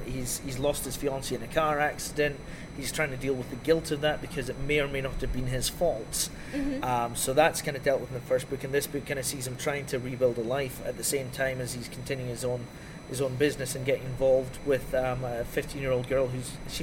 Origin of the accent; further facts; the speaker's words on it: Scotland, United Kingdom; now in Dundee, United Kingdom; I didn't grow up in Dundee. No, I grew up in Fife, which is across the water from Dundee. So that's very country living, across in Fife. In 1998, I went to university in Dundee. So I've been there about 12 years now.